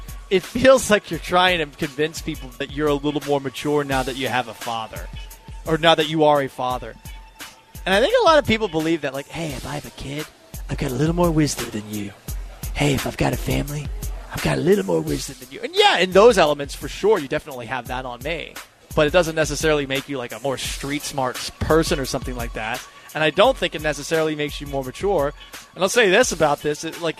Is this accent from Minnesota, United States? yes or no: no; Florida, United States; I'm from Florida, so I'm familiar with this process.